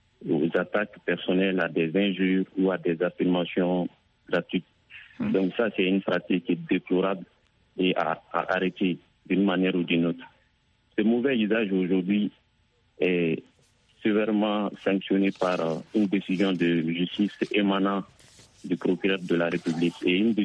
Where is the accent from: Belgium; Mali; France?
Mali; au Mali, par exemple, comme je suis malien et que je connais plus les réalités